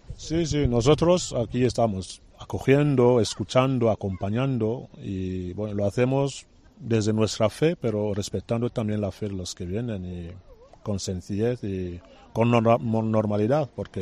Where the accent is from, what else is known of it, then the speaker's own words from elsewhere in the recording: Cameroon; Yo estaba en Camerún, mi país, soy africano.